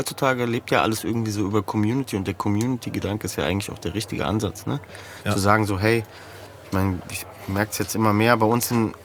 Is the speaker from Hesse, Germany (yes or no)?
yes; Hesse, Germany; born there; Ja, im Raum Frankfurt geboren, ja, sagen wir also mal so. Ja, Raum Frankfurt, aber ich bin schon seit 97 in Frankfurt, ja.